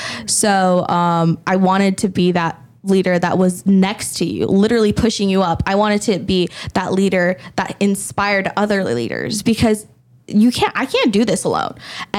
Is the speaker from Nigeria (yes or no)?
no; Bangladesh; So I'm actually an immigrant and I'm from Bangladesh.